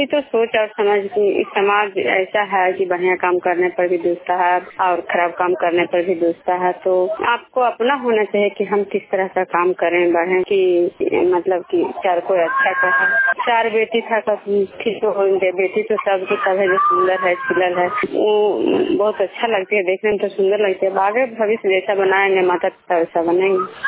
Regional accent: Vishnupur, Bihar, India; मैं विष्णुपुर ग्राम खजरा पंचायत नालंदा जिला नगर प्रखंड के निवासी हूँ।

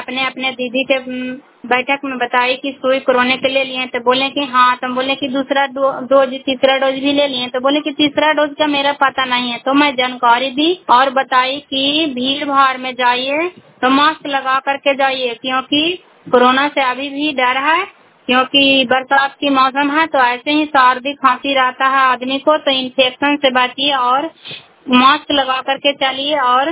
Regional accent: Bihar, India; मैं क्राइबलॉग से बिलोंग करती हूँ और नालंदा जिला के रहने वाली हूँ।

